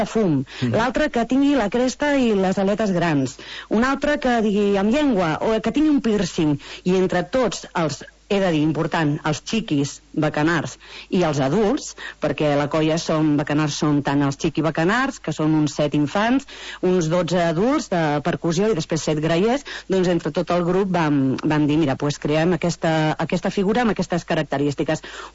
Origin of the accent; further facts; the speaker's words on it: Begur, Catalonia, Spain; aquí, som de Begur, no?